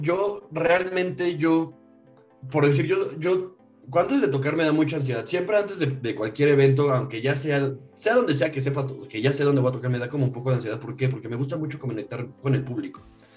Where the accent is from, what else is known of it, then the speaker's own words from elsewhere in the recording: Toluca, State of Mexico, Mexico; yo que soy de Toluca, tocar en Toluca, que sé como qué tipo de música le gusta a los de aquí